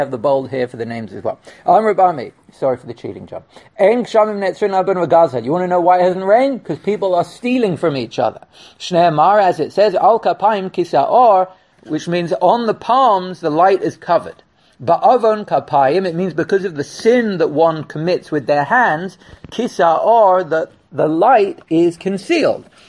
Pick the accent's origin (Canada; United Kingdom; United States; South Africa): United Kingdom; England; There was a phrase growing up in England